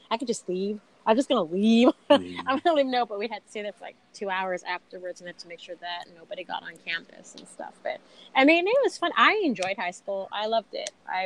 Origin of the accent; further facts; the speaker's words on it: Riverside, California, United States; I'm from Southern California, and I went to high school in Riverside in La Sierra area, so it's a rich area.